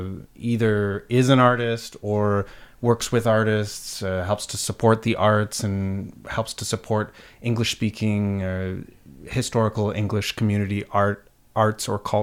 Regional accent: Vancouver, British Columbia, Canada; I went to McGill, but I'm originally from Vancouver.

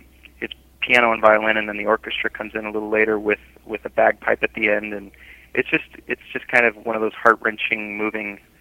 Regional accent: Phoenix, Arizona, United States; And every year, David comes to my hometown, Phoenix, to do a big charity event.

